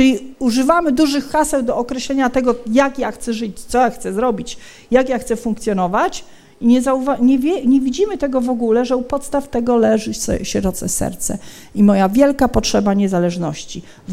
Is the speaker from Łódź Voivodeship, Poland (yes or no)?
no; Silesian Voivodeship, Poland; bo jestem ze Śląska.